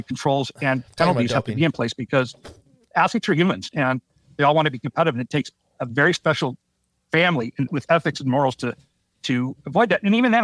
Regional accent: United States; I didn't come from a history of any cycling. I came from America.

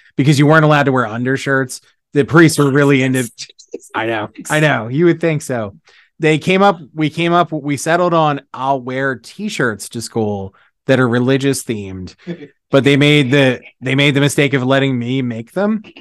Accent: Philadelphia, Pennsylvania, United States; Northeast Philly.

